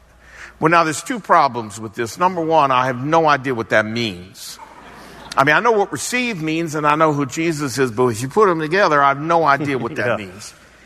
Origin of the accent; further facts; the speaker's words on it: Portsmouth, Virginia, United States; born there; Well, I was born in Portsmouth, Virginia.